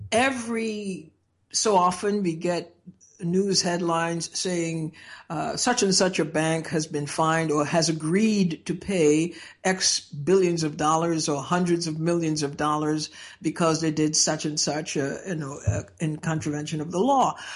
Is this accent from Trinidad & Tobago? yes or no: yes; Trinidad & Tobago; I grew up in Trinidad where people actually did debate.